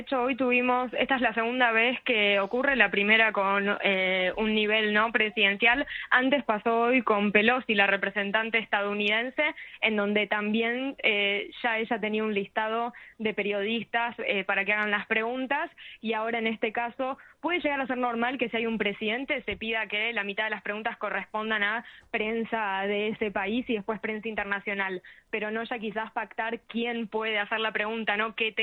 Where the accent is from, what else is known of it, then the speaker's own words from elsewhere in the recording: Argentina; en mi caso la iba a tener al otro lado de la cordillera, que soy argentina